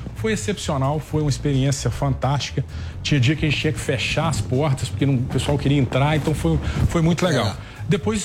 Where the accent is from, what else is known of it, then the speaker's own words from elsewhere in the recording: Cajuri, Minas Gerais, Brazil; born there; eu nasci em Minas, interior de Minas, uma cidade pequena chamada Cajuri